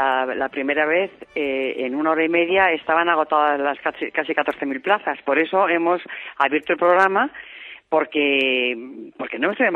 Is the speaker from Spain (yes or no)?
yes; Madrid, Community of Madrid, Spain; como madrileños estamos todos tan orgullosos de que esto sea nuestro, de que esté en nuestra ciudad, de que esté en nuestra comunidad